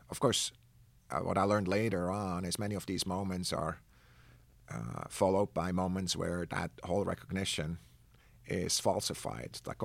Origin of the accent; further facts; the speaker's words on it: Switzerland; where I grew up in the Swiss mountains